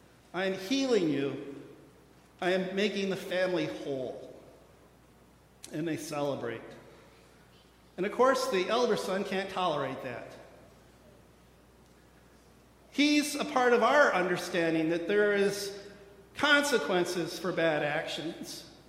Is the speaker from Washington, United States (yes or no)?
no; Iowa, United States; Now, I don't know about you, but I eat a lot of pork, and I grew up in Iowa, so I'm pretty familiar with pigs.